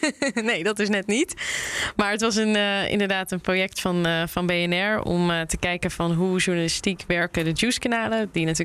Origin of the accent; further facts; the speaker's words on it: Netherlands; dat ik uit Nederland kom